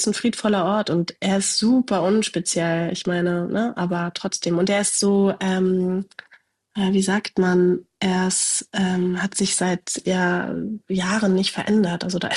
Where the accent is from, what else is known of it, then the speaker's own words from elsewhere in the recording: Berlin, Germany; ich bin ja in Berlin groß geworden auch.